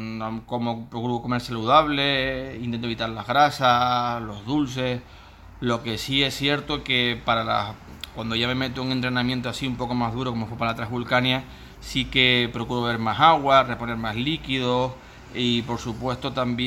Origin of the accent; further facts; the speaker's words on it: Canary Islands, Spain; Yo soy de Tenerife